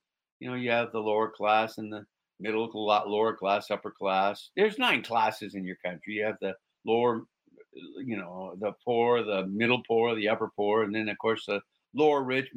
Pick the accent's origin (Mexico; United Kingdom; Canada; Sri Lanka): Canada; born there; I'm glad I was born in Canada.